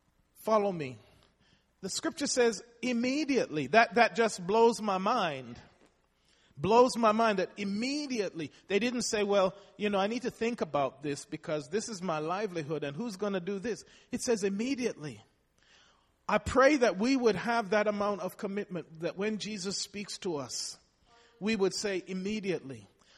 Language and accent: English; Missouri, United States; I'm from Missouri. I got to what? Show me state.